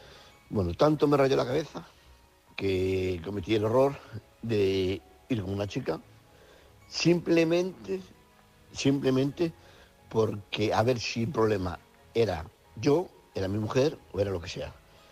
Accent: Madrid, Community of Madrid, Spain; Soy de Madrid y me gustaría haceros un comentario.

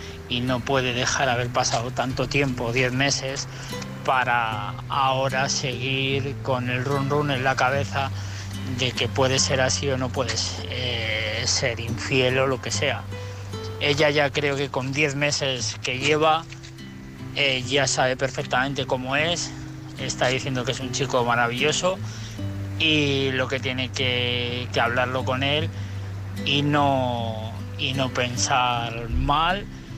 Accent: Guadalajara, Jalisco, Mexico; de Guadalajara.

